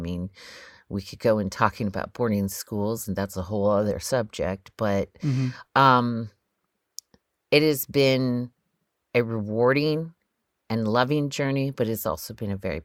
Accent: Eagle, Alaska, United States; I am Hanwichin Athabaskan from Eagle, Alaska.

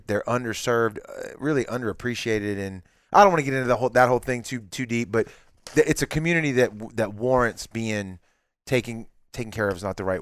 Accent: Biloxi, Mississippi, United States; This was 2 years ago, and I'm from Biloxi, Mississippi, dude.

